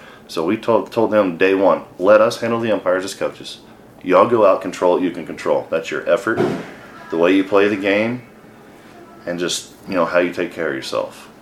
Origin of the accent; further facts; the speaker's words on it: Fort Worth, Texas, United States; Well, I'm originally from Fort Worth. So being born and raised here, I feel like it kind of made sense.